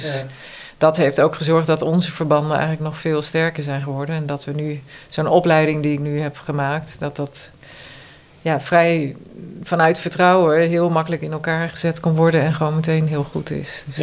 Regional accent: Netherlands; zegt ze dan tegen mij als Nederlander

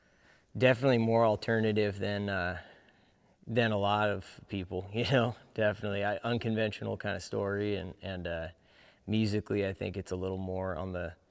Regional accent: California, United States; I grew up in California, but just like Texas, there's a lot of like Mexican influence with like the culture, the music, you know, food, all that stuff.

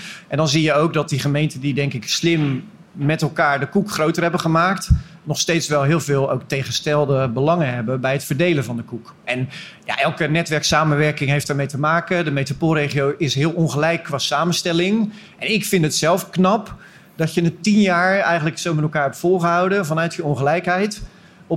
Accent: South Holland, Netherlands; accent: Rotterdam; Nou hoor ik steeds mijn Rotterdamse tongval, zeg maar.

